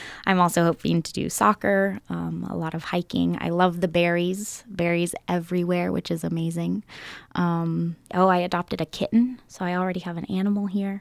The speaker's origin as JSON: {"language": "English", "region": "California", "country": "United States", "lives_now": "Alaska, United States", "said": "I'm a reporter from Northern California. I'm from a town of about 700 people, but I've been living kind of all over the country and Latin America for the last 10 years. And now I just moved to Alaska."}